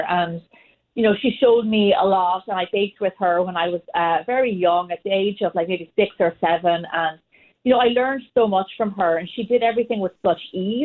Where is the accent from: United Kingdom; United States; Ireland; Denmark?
Ireland; I'm from Ireland, like you mentioned. I grew up in a large Irish Catholic family